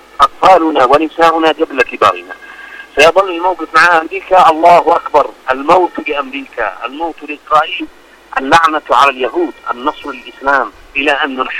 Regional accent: Yemen; موقفنا نحن كشعب يمني مؤمن

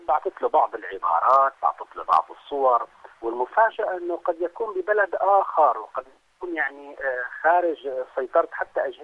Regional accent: Syria; يعني نحن عندنا في سوريا موضوع الجريمة الإلكترونية

